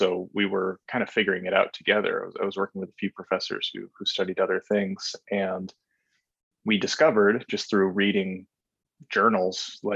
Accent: North Dakota, United States; Yeah, I am from North Dakota, or I went to high school there at least. And so I also went to college there at the University of North Dakota.

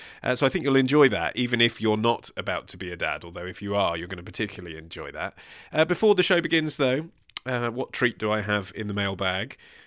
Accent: East of England, United Kingdom; I'm from Hertfordshire.

